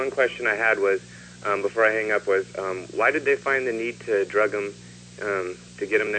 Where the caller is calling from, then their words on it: California, United States; from California.